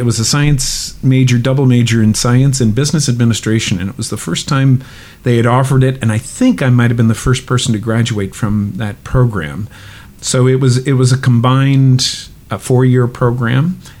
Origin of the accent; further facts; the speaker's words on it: Sydney, Nova Scotia, Canada; also born or lived in Antigonish; I was born in Antigonish, Nova Scotia in 1961. I grew up there for a short time, and my family moved around until we settled in Sydney around grade one, and all my formative years were in Sydney before I went off to St. Evex.